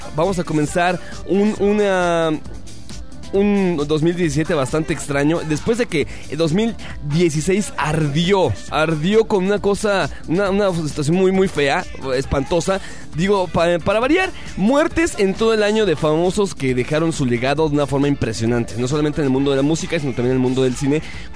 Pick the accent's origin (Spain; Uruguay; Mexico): Mexico; Digo, como mexicanos no es tan difícil en todo el tiempo